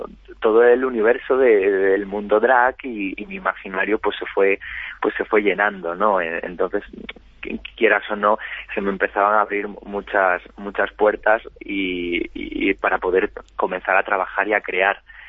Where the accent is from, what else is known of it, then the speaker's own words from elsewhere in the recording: O Barco, Galicia, Spain; porque yo soy de Obarco y él es de Ponferrada